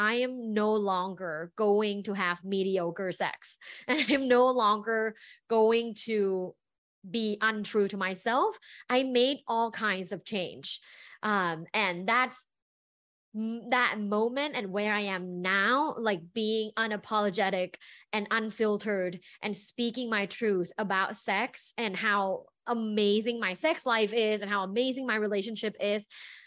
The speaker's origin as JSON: {"language": "English", "country": "Thailand", "tie": "born or raised there", "said": "So I grew up in Thailand in a very like sexually repressed environment."}